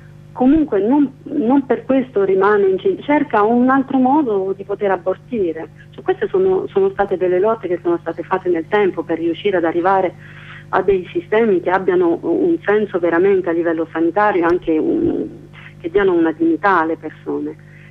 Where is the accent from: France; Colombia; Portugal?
France; Italian is a second language; now in Italy; Io sono straniera anch'io, anche se insomma sono francese, io sono venuta qui negli anni 80